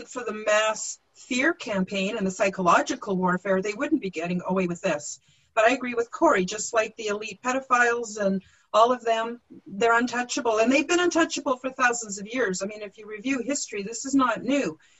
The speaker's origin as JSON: {"language": "English", "country": "Canada", "said": "As a Canadian, and more importantly, as a parent who wants a better future"}